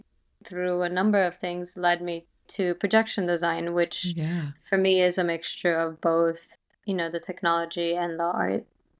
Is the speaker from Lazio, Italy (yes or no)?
no; Florence, Tuscany, Italy; growing up in Florence, you're surrounded by... Yeah. visual art and architecture all the time.